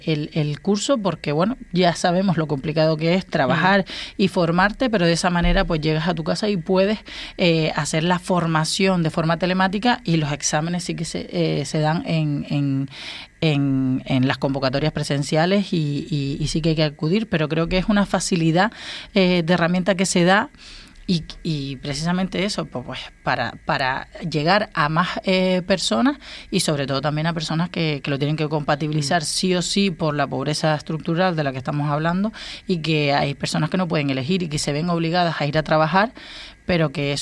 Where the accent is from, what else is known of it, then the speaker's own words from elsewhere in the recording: Canary Islands, Spain; pero por ejemplo para mí, que yo soy de Fuerteventura